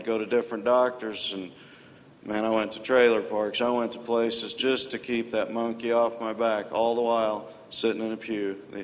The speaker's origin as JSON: {"language": "English", "town": "Springfield", "region": "Missouri", "country": "United States", "said": "I'm 42 years old, and like you said, I'm from Springfield, Missouri. I grew up in church."}